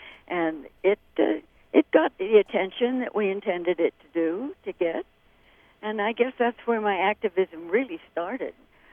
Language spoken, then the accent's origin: English; Tucson, Arizona, United States; born there; I'm a desert rat. I was born in Tucson, Arizona.